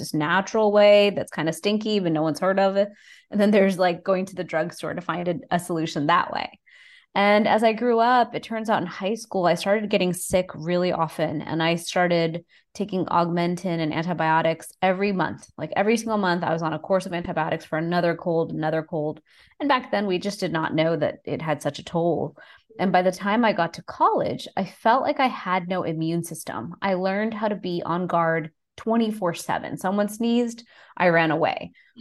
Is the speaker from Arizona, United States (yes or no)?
no; Houston, Texas, United States; Well, I grew up in Houston, Texas, and I'm Indian through my family and American by birth.